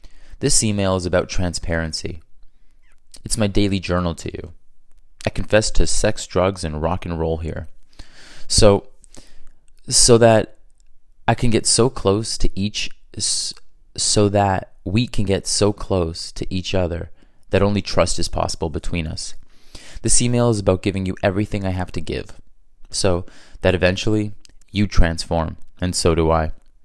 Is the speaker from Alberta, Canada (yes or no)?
no; Toronto, Ontario, Canada; born there; I was born in Toronto, Ontario, Canada.